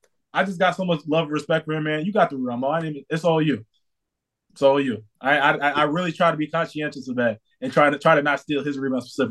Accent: New York, United States; I'm like, yo, is it because I'm from New York?

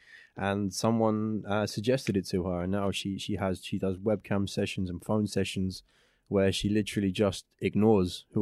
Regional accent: England, United Kingdom; England, yeah.

